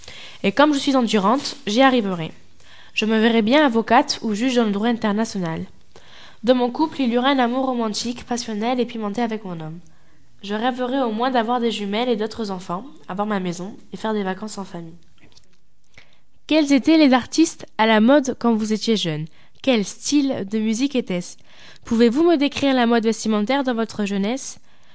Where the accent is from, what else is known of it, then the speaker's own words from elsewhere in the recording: Bordeaux, Nouvelle-Aquitaine, France; born there; j'ai 13 ans. Je suis née à Bordeaux, je vis à Sedan-Palmer.